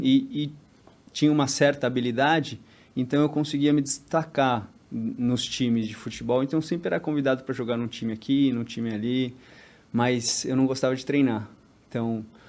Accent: São Paulo, Brazil; Sou de São Paulo.

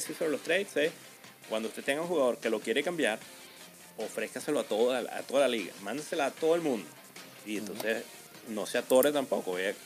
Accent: Venezuela; porque como somos todos venezolanos, todos estamos pensando primero que nos van a joder

